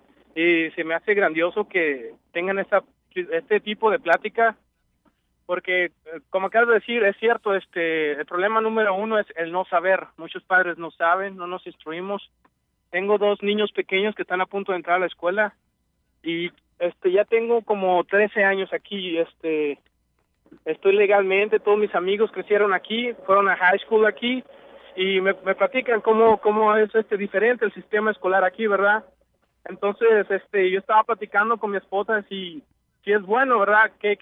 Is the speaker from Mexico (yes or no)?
yes; Mexico; yo sí creo que tan solo por el hecho de saber que somos mexicanos